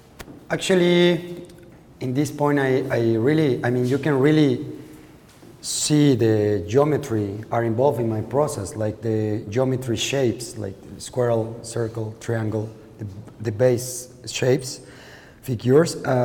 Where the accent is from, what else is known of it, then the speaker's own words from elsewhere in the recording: Lagos de Moreno, Jalisco, Mexico; Yeah, in Lagos de Moreno.